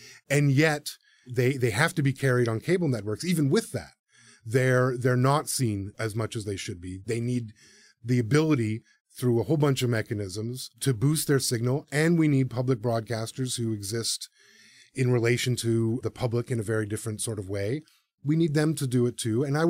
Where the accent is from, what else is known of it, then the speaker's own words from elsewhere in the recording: Toronto, Ontario, Canada; born there; The Serpent River First Nation, which is where my family comes from. I was born in Toronto.